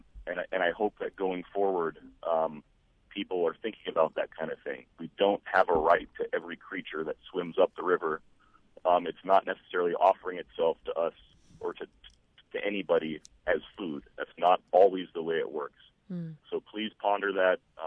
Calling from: Anchorage, Alaska, United States; I'm calling from Anchorage

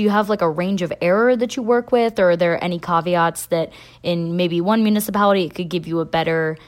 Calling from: Delaware, United States; I'm calling from Newcastle County, Delaware

